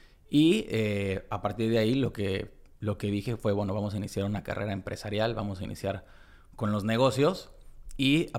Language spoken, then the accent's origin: Spanish; Cancún, Quintana Roo, Mexico; de Cancún, sí. Nací aquí en Cancún hace 30 años ya. Mis papás llegaron aquí a Cancún hace bastante tiempo, son de los pioneros de Cancún. Como sabemos, Cancún es una ciudad muy joven, pero mis papás son tabasqueños.